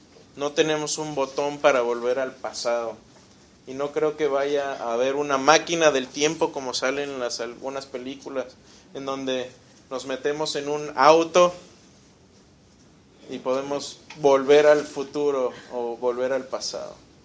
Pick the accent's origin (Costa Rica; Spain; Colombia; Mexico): Mexico; Yo me acuerdo cuando fueron los temblores en México en el 85, yo nunca vi tanta solidaridad en mi país.